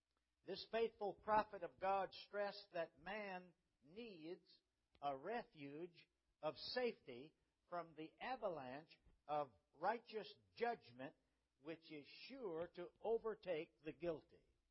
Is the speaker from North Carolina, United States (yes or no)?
no; Richmond, Virginia, United States; Growing up in Richmond, lunch was dinner. And dinner was supper.